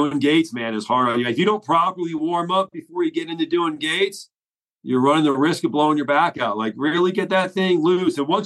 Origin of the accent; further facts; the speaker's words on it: Florida, United States; I grew up in Florida. It was NBL.